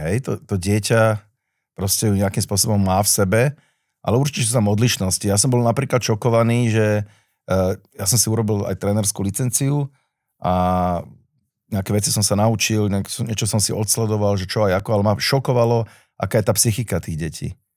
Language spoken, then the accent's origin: Slovak; Bratislava, Bratislava Region, Slovakia; V podstate vyrastal som v Bratislave na Kramároch